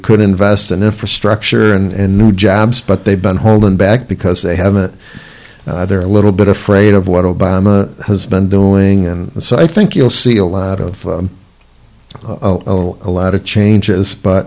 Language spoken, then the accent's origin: English; Gloversville, New York, United States; But when I was growing up in Gloversville